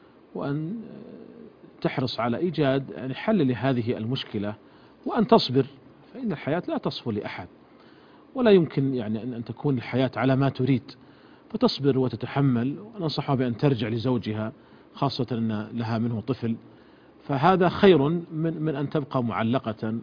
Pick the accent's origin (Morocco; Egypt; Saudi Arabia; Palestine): Saudi Arabia; عندنا في المملكة العربية السعودية